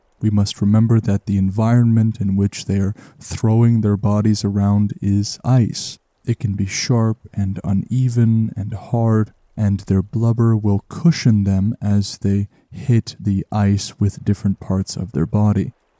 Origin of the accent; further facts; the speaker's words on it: Canada; So perhaps one day as a Canadian, I will have to travel to see the mightiest walruses in Canada.